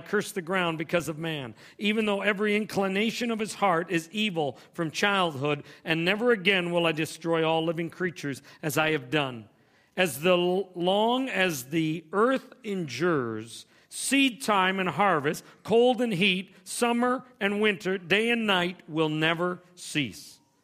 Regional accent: Mississauga, Ontario, Canada; I grew up in Mississauga, not far from here, down Dixie Road in the QEW back behind Dixie Value Mall there. So this is kind of like home for me whenever I get to come back into Mississauga or Brampton or the Toronto area.

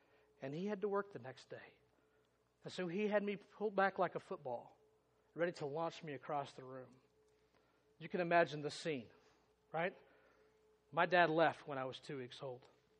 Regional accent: Kansas, United States; I grew up in Kansas. I win. I got you beat. But not just Kansas. I grew up in Southwest Kansas. You ever heard of Dodge City?

